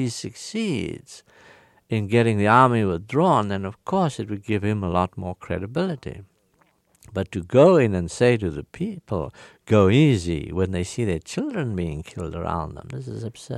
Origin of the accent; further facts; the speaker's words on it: Port Elizabeth, Eastern Cape, South Africa; It is under conditions of an occupied territory, like Port Elizabeth, my hometown.